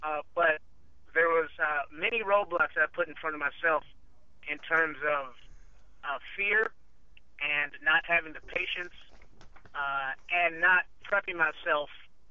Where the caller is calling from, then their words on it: Chicago, Illinois, United States; Chicago, Illinois.